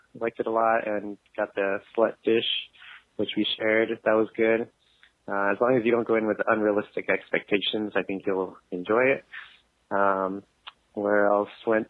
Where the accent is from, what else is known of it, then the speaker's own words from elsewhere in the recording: California, United States; Maybe that's because I'm from California.